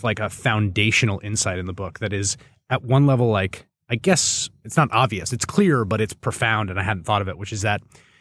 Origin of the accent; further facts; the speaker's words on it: New York, United States; from the first time I was down there as a New Yorker being like, this